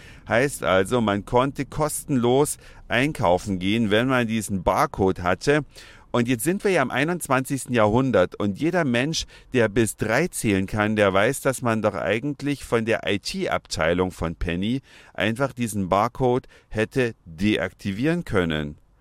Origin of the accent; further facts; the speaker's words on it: Saxony, Germany; in meiner alten Heimat im Bundesland Sachsen